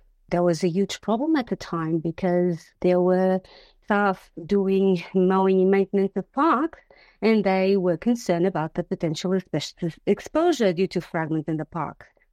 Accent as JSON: {"language": "English", "country": "Portugal", "second_language": "English", "said": "You're not the first one saying South African. I'm from Portugal."}